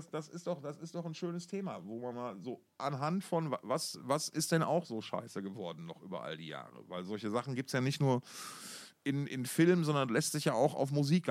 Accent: Essen, North Rhine-Westphalia, Germany; born there; moved away

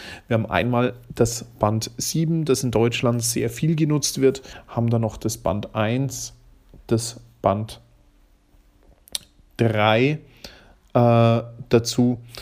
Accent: Austria; Heute hat doch niemand mehr ein Festnetz, also zumindest bei uns in Österreich.

